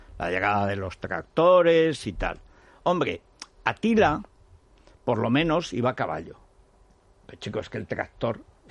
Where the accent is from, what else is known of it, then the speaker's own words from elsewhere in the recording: Bronchales, Aragon, Spain; cuando llegó la Vuelta Ciclista a España por mi pueblo que terminó en Bronchales. ¿Tú sabes cómo acudió toda la comarca a ver aquello?